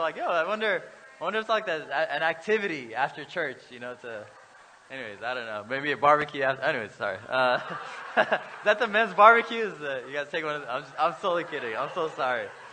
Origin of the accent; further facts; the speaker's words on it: Dallas, Texas, United States; I'm also from Dallas, so it's like Dallas, if you say crap, you're excommunicated from the church.